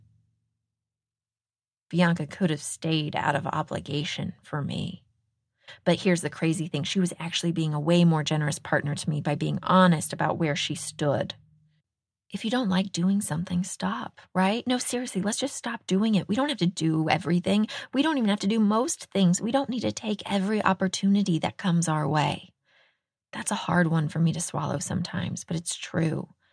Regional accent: Texas, United States; Actually, everyone in the state of Texas, my home state, would probably be saying that right now.

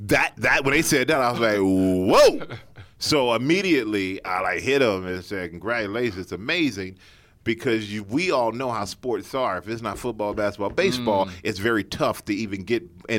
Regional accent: Germany; And me growing up in Germany, him having a sensibility of growing up here and spending time in just more than one city in the U.S.

